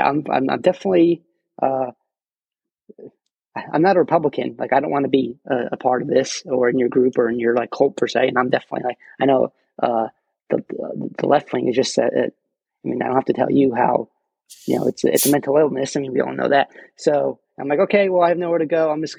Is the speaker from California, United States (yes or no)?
no; New Jersey, United States; I'm from New Jersey, a very blue state, but I was in like a really kind of real red pocket of New Jersey. And the community I grew up in was an evangelical, like a real conservative fundamental, like Baptist, like school, church.